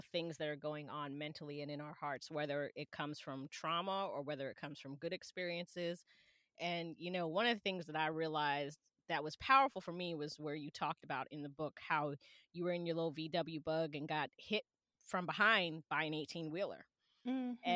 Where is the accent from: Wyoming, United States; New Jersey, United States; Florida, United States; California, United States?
New Jersey, United States; now in Maryland, United States; I'm from Jersey originally. I'm in Maryland now, but I was raised in Jersey, so I go from nice to Jersey in about 0.0003 seconds.